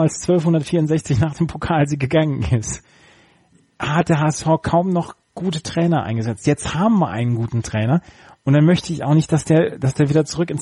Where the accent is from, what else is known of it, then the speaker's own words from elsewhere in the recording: Bad Oeynhausen, North Rhine-Westphalia, Germany; Von Bad Oeynhausen nach Hannover, das ist ja in einer Sendung. Aus meiner Heimat in deine Heimat.